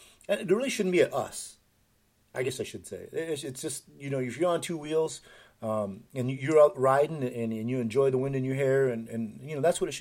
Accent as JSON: {"language": "English", "town": "Rochester", "region": "Minnesota", "country": "United States", "said": "from Rochester, Minnesota."}